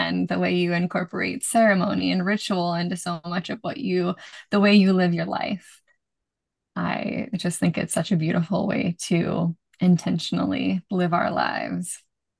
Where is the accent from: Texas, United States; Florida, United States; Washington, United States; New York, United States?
Washington, United States; I'm from Washington State, and a woman that I did El Camino de Santiago with, she lives in Langley